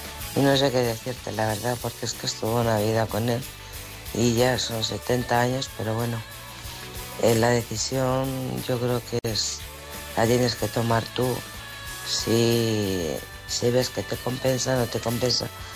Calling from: Alcorcón, Community of Madrid, Spain; de Alcorcón.

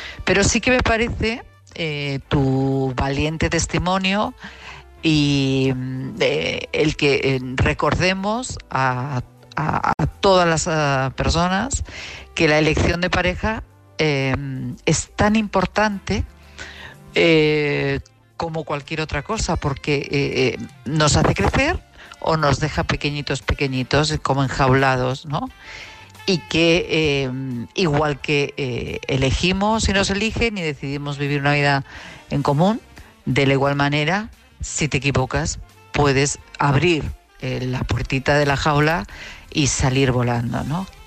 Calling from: Madrid, Community of Madrid, Spain; de Madrid.

